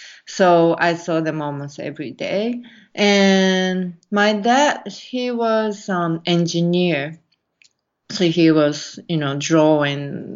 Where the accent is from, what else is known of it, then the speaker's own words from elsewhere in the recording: Kobe, Hyogo, Japan; I'm from Japan, and I grew up in a city. It's called Kobe. Actually, you say Kobe in America, but we say Kobe.